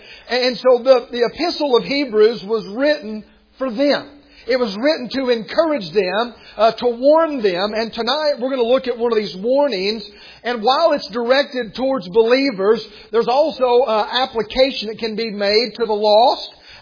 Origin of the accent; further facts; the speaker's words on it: United States; As an American Christian, we have no idea what it's like to face that kind of decision.